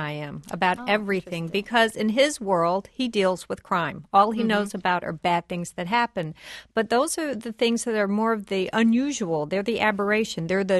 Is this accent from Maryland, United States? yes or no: no; Washington, District of Columbia, United States; I grew up in Northeast D.C.